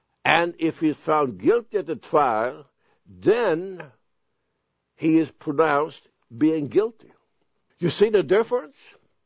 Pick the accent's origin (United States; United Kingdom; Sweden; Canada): Sweden; I came from Sweden. Sweden has a total different setup.